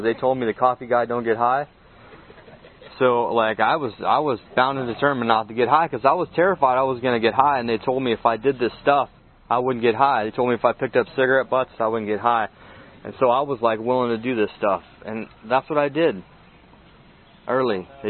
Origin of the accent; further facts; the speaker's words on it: West Coast, United States; I'm from the West Coast, and it's all methamphetamines out there, and it's all laid back